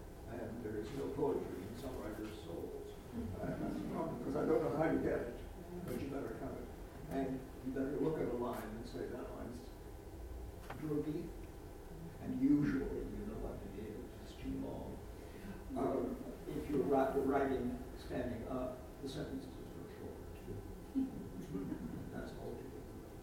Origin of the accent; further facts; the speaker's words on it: Illinois, United States; the day same-sex marriage was implemented in my home state, Illinois.